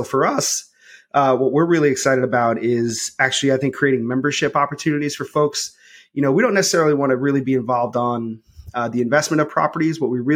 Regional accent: New York City, New York, United States; I grew up in New York City.

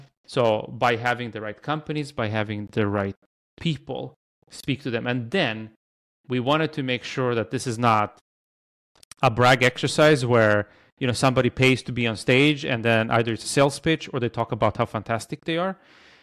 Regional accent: Sweden; at least maybe that we are like from Sweden, so maybe we're a little bit naive in this sense

